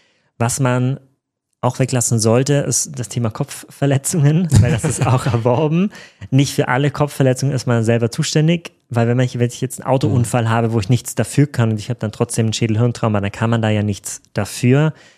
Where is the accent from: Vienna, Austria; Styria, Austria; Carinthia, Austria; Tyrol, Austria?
Tyrol, Austria; Ich komme aus Grenznähe, aber noch auf der österreichischen Seite.